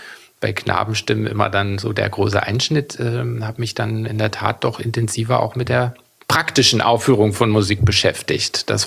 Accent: Weimar, Thuringia, Germany; Ich bin ja in Weimar aufgewachsen, eine Stadt, wo auch Kultur eine ganz große Rolle spielt.

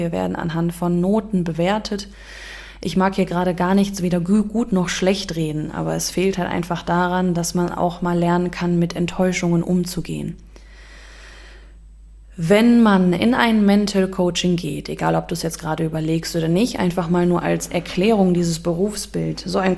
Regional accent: Düsseldorf, North Rhine-Westphalia, Germany; Gut, also ich komme noch aus Düsseldorf, das wollte ich noch sagen

